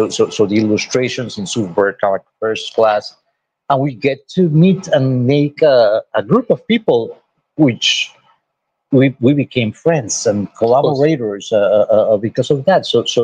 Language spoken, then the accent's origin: English; United States; I mean, we grew up in the United States in the Anglo science fiction